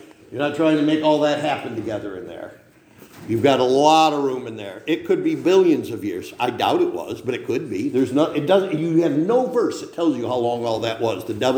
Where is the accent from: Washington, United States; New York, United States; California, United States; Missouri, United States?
New York, United States; I grew up in Cattaraugus County.